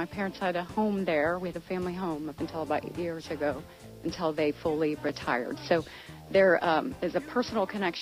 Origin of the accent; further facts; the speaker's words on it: Pensacola, Florida, United States; born there; also born or lived in Tampa / Tallahassee; That brings me really to my roots, which is I was born in Pensacola, have a very long time fondness for the town and the entire area. I did move there, however, from my middle school age down to Tampa and came to Tallahassee